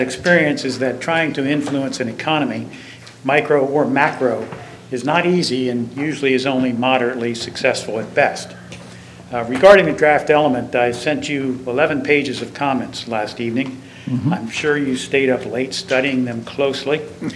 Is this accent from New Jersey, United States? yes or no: no; Milton, Delaware, United States; from Milton. I'm with SARDS, the Sussex Alliance for Responsible Growth.